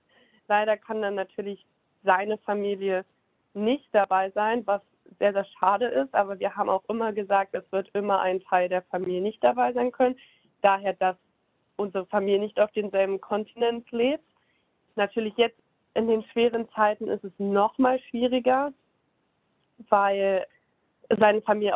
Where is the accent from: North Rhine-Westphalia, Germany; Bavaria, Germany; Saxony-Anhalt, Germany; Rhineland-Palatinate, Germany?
Saxony-Anhalt, Germany; ich komme aus Sachsen-Anhalt